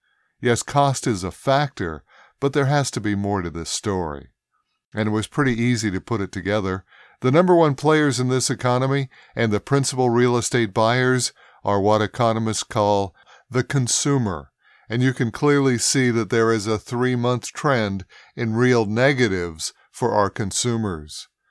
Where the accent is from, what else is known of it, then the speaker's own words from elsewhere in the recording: Philadelphia, Pennsylvania, United States; a whole slate of economic reports coming out of my hometown of Philadelphia